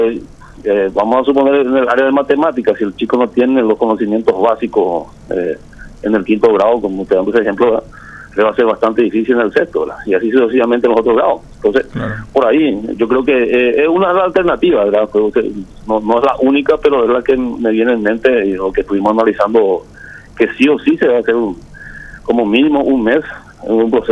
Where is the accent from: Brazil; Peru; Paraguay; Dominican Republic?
Paraguay; Itapúa; al menos yo soy de Púa